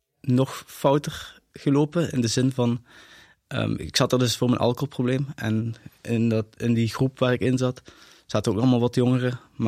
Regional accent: Tongeren, Limburg, Belgium; born there; also born or lived in Riemst / Maastricht; ik ben 28 jaar. Ik ben geboren in Tongeren. Ik heb lang in Riems gewoond. En de laatste 5 jaar van mijn leven heb ik ook in Maastricht gewoond en gewerkt.

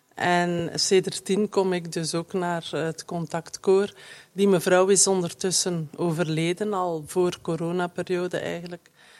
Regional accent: East Flanders, Belgium; now in Bertem, Belgium; ik ben een inwijkeling in Bertum. Ik ben met een Bertumenaar maar ik ben een Oost-Vlaamse.

